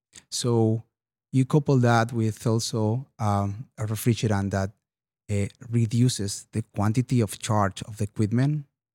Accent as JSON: {"language": "English", "town": "Barcelona", "region": "Catalonia", "country": "Spain", "second_language": "English", "said": "So I'm original from Spain, from Barcelona. And so we have been using R32 many years over there."}